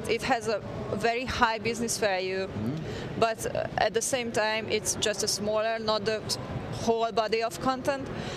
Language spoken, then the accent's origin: English; Hungary; English is a second language; I'm from Hungary, and I've been working with SharePoint for like 12 years